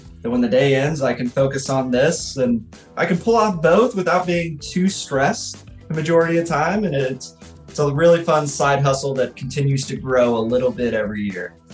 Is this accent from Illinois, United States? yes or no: no; Alaska, United States; And being a hockey player growing up in Alaska, I was always interested in the concept of warmer hockey gear for playing outside.